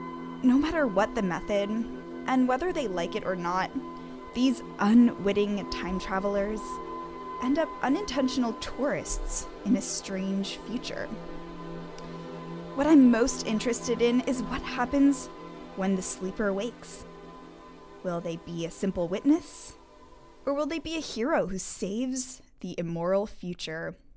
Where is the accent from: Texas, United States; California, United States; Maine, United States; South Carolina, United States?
California, United States; This definitely appeals to me because, well, I'm from Southern California.